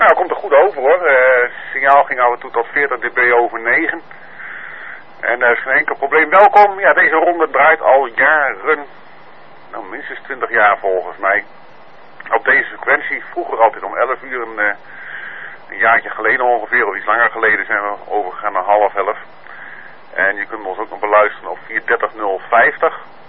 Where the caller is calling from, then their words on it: Assen, Drenthe, Netherlands; QTH is Assen.